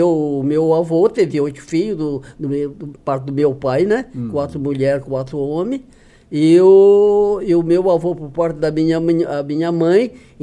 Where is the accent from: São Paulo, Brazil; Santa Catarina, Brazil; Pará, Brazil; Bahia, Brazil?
Santa Catarina, Brazil; Sombrio; born there; Eu nasci no morro lá em Sombrio, né? São Martinho, naquela época.